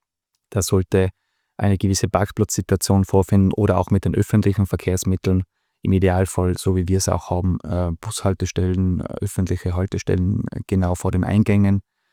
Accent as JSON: {"language": "German", "town": "Innsbruck", "region": "Tyrol", "country": "Austria", "tie": "born or raised there", "said": "ich bin Innsbrucker, bin da aufgewachsen, ich kenne das Dates seit Kindestagen an."}